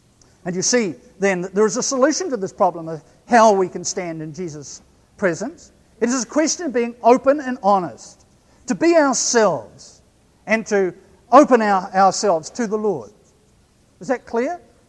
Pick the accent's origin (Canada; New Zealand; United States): New Zealand; accent: New Zealand; I should say it carefully so that my New Zealand accent doesn't obscure the number.